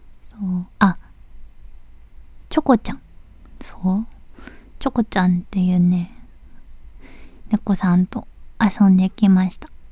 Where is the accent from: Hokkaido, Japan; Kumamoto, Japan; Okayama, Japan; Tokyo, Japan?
Tokyo, Japan; 出身は東京都です。